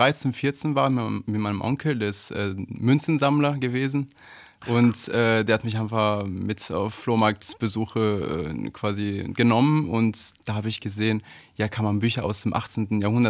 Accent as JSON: {"language": "German", "country": "Italy", "second_language": "German", "said": "Also ich habe in Pisa studiert. Also ich komme aus Italien und ich habe in Italien studiert."}